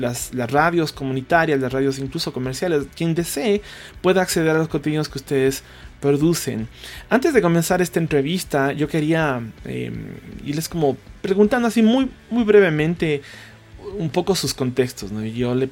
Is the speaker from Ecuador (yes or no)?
yes; Cuenca, Azuay, Ecuador; Estamos aquí congregados en Quito. Yo soy cuencano